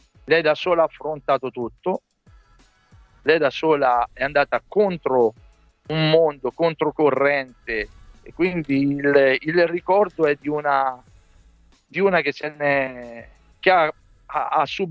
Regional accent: Tuscany, Italy; vorrei usare una parola da buon toscano che non uso

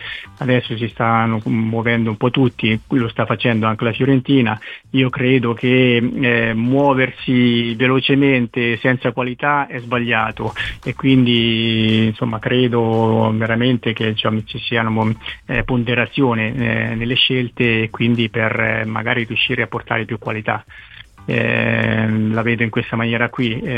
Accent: Porto Sant'Elpidio, Marche, Italy; sono qui a Porto Sant'Elpidio, il mio paese

